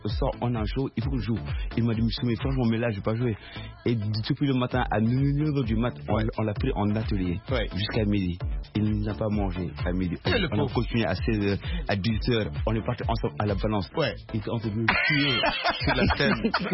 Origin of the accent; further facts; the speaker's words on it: Dakar, Senegal; Oui, du Sénégal.